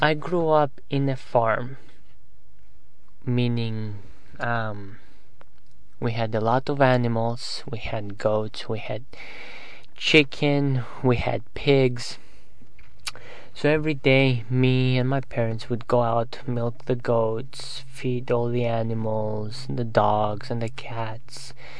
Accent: Psakhna, Central Greece, Greece; also born or lived in Austin; now in United States; I was born in Austin, Texas, but raised in Greece, in a really small village, 1 hour north of Athens. The name of the village I grew up is called Psakhna

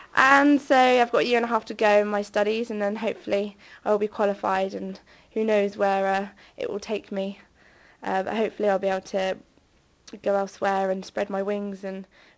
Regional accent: Torquay, South West England, United Kingdom; I live in England. I come from Devon. I was born there. I went to school.

